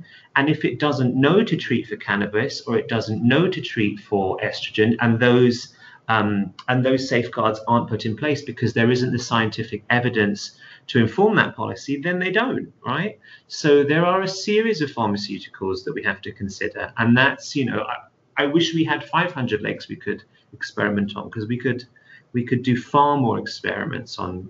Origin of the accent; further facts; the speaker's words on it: London, United Kingdom; I'm very much a city person. I'm from London, England, originally.